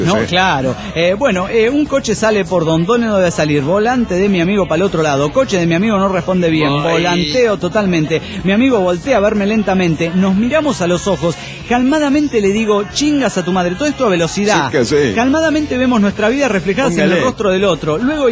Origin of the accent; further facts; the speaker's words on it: Tultitlán, State of Mexico, Mexico; de Tutitlán Edomex.